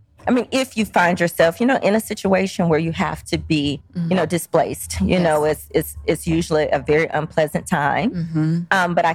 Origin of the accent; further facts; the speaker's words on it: Georgia, United States; I'm from DeKalb County, grew up here, Avondale Elementary School, Avondale High School. And so I'm from the community.